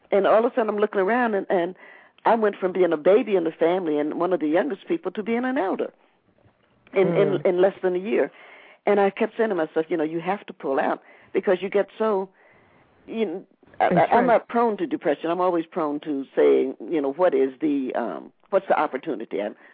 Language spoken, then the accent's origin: English; Cincinnati, Ohio, United States; we are from Cincinnati, and as we were taking Mommy's body back to be buried in Cincinnati